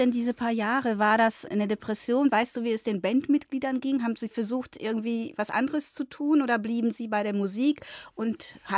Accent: West Germany, Germany; ich bin ja Wessi sozusagen

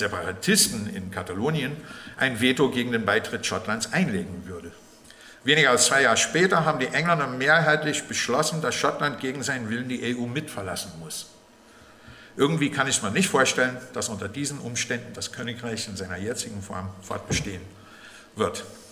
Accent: Ireland; Ich weiß auch als Ire, dass unser Land im Süden seit 1973 und im Norden seit den 90er Jahren weltoffener und reicher geworden ist.

